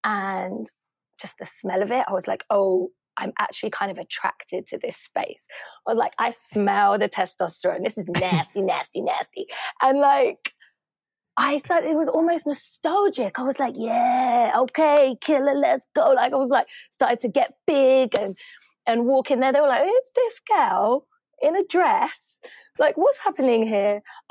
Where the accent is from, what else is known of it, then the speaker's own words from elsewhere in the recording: Hackney, London, United Kingdom; growing up in Hackney in the 80s and 90s